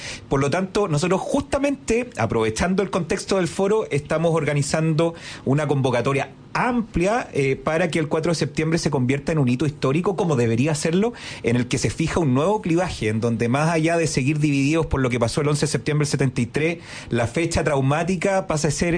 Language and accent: Spanish; O'Higgins, Chile; Yo soy de Colchagua.